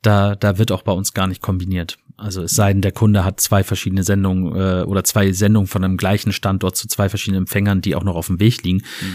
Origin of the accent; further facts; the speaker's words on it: Lower Saxony, Germany; Ich meine, ich bin Niedersachse